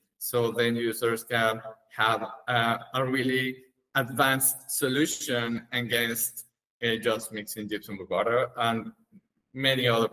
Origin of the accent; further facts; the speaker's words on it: Mexico; English is a second language; So I come from Mexico, and back there we rely a lot in gypsum.